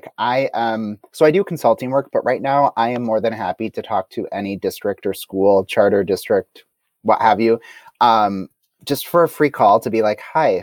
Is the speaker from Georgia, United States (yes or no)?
no; Janesville, Wisconsin, United States; So I grew up in Janesville, Wisconsin, and the school district that I graduated from launched a virtual school.